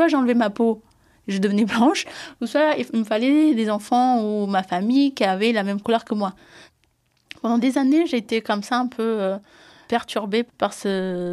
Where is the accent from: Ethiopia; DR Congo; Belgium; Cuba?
Ethiopia; French is a second language; now in France; Parce que tout ce qui pouvait me rattacher de l'Éthiopie, fallait qu'il disparaisse.